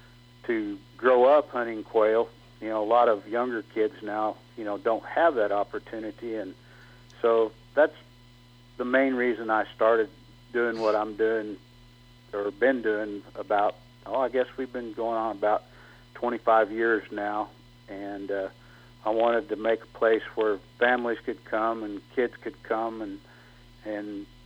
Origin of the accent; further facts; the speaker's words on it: New Mexico, United States; since I was a little young kid growing up in New Mexico